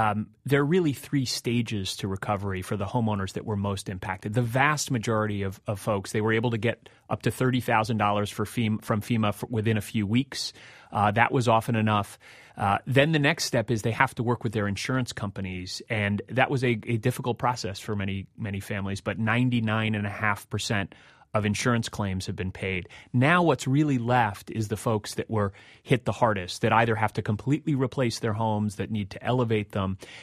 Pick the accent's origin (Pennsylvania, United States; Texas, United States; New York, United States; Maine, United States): New York, United States; and I'm a New Yorker, have friends in Brooklyn who lost family members and their businesses, their homes.